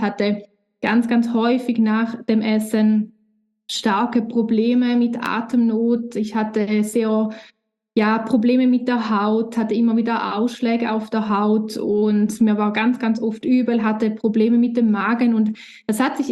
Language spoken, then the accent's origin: German; Switzerland; ich komme aus der Schweiz